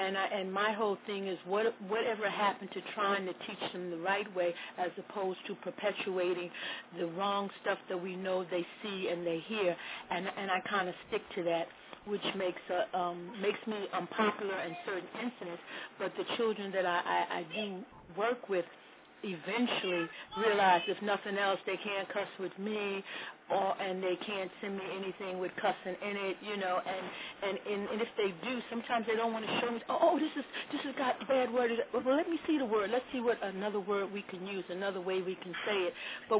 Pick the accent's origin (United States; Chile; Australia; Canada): United States; New York City, New York; 'cause, you know, I come from Harlem, and, you know, it wasn't about being scared of nothing